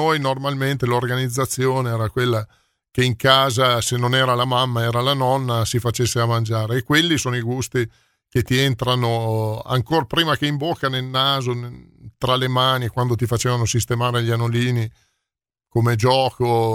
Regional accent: Emilia-Romagna, Italy; Si può, beh, sapere? Io sono della Bassa.

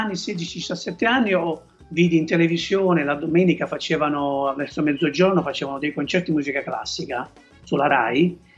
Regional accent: Policoro, Basilicata, Italy; perché io sono di Policoro, un paese in provincia di Matera

